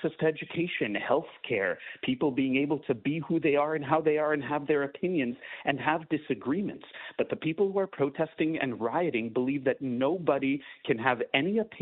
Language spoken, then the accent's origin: English; United States; It is horrifying for me as an American.